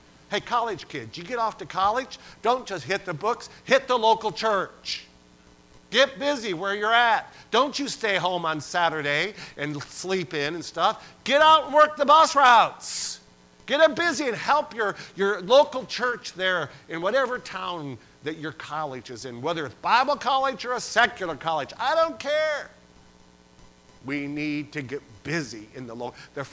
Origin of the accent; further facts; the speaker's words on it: New York, United States; now in Katy, United States; I'm from Western New York a million years ago, and I'm thankful for my local church, Panama Baptist Church, still there and all the rest, but I don't live there any longer.